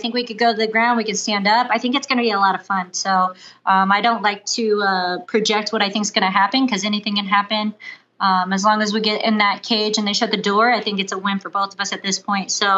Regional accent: Ohio, United States; Midwest, I'm from Midwest. So the Ohio, you know, native.

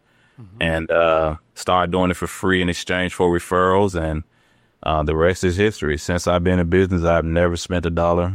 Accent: Memphis, Tennessee, United States; I grew up in Memphis, Tennessee. I'm still in Memphis, Tennessee. I don't think I ever plan on leaving.

